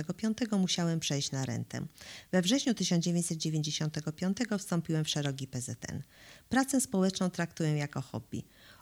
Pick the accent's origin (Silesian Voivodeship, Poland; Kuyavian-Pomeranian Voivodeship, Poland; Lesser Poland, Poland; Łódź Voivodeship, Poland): Kuyavian-Pomeranian Voivodeship, Poland; Kruszwica; jestem zodiakalną rybą. Urodziłem się w Kruszwicy, w domu z widokiem na Gopło i Półwysep Rzępowski, zabytkową Mysią Wieżą. Tam spędziłem dzieciństwo do 25 roku.